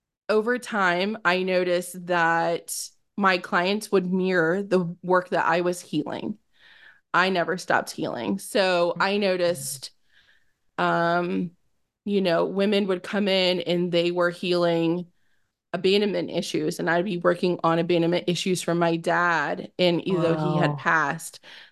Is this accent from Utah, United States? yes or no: no; Miami, Florida, United States; now in Nebraska, United States; And that I'm not from here. I'm not from Nebraska. I'm from Miami.